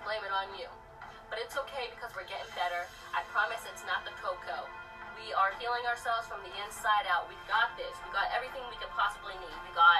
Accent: Pennsylvania, United States; now in Georgia, United States; Des and I took a little road trip back to my home state, Pennsylvania, to visit my friends and family

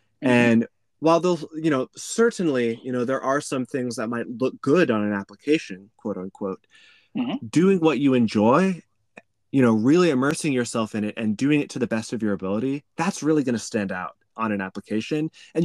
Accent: Missouri, United States; So I'm from Missouri, and this program allowed me to attend WashU actually for free.

